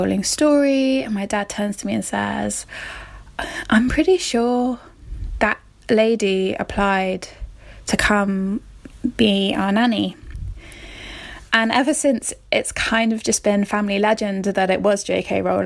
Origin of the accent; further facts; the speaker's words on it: South West England, United Kingdom; I'm from Somerset in England.